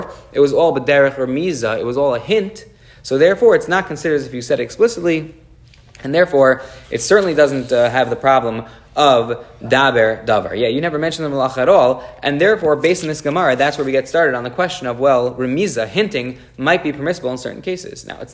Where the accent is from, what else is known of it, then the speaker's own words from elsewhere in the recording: Woodmere, New York, United States; I'm from Woodmere, and then every single aunt and uncle and the cousin, well, cousins didn't all move back, but every single aunt and uncle on both my mother and father's side are all from Woodmere, which is why we moved to LA.